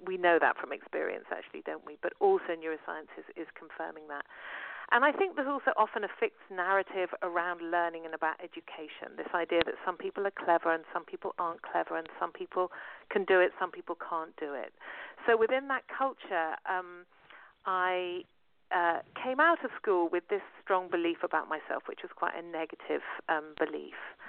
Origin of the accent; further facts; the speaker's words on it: London, United Kingdom; I'm from London. You can probably hear from my accent.